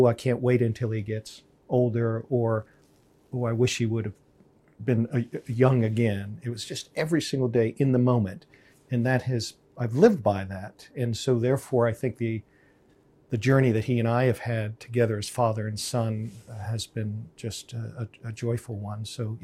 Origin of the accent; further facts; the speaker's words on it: Washington, District of Columbia, United States; I was born in Washington, D.C., and so I think that's probably a bit indicative of my interest in politics and international affairs, because you can't grow up in Washington, D.C. without that being, in essence, part of your DNA.